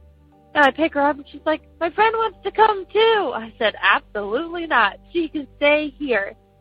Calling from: Texas, United States; also born or lived in Lafayette, Louisiana

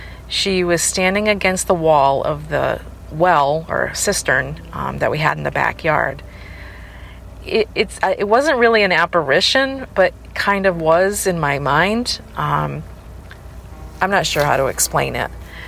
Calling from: New Bedford, Massachusetts, United States; I'm calling in from New Bedford, Massachusetts.

